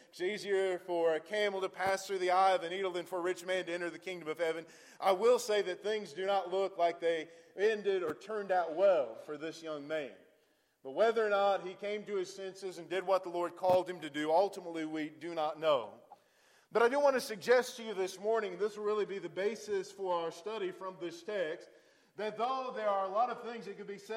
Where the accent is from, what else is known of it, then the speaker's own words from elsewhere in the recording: Westfield, Indiana, United States; getting back up here closer to where I was born and raised in Westfield and to be back in Indiana.